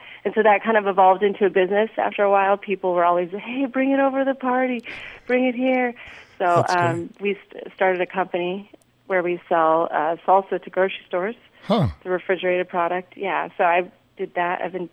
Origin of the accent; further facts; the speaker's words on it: Petaluma, California, United States; I grew up in Petaluma, California, which is a tiny little place up in Northern California.